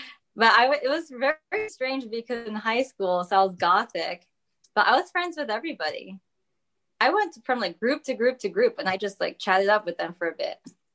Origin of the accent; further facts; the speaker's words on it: Florida, United States; also born or lived in US West Coast; I was born in the West Coast, actually. So where I'm at right now, this is where I was born. But my parents wanted to raise me and my sibling out in Florida.